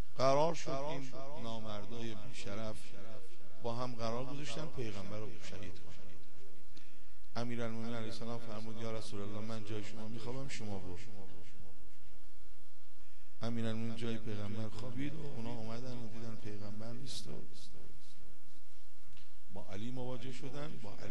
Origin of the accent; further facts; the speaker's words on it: Iran; میگم خانم من دفعه اولم اومدم، از ایرانم که اومدم،